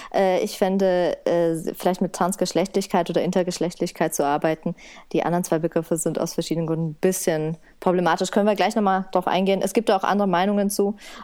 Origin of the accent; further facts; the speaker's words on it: Bavaria, Germany; born there; accent: Franconian; Ja, ich bin gebürtig aus Franken, wie man auch sicher im Laufe des Podcasts noch sehr eindeutig hören wird, weil das rollende R kriege ich nicht weg und das ist da, um zu bleiben.